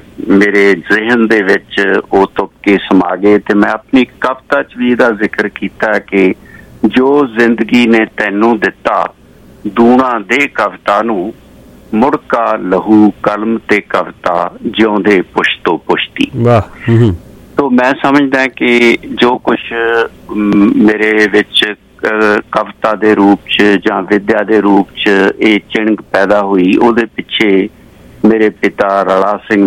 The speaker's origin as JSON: {"language": "Punjabi", "town": "Chak Bhai Ka", "region": "Punjab", "country": "India", "tie": "born or raised there", "said": "ਮੇਰਾ ਜਨਮ ਜਦੋਂ ਹੋਇਆ ਮੇਰਾ ਪਿੰਡ ਛੋਟਾ ਜਿਹਾ ਚੱਕ ਭਾਈ ਕਾ, ਤਹਿਸੀਲ ਬਰਨਾਲਾ, ਜ਼ਿਲ੍ਹਾ ਸੰਗਰੂਰ ਸੀ"}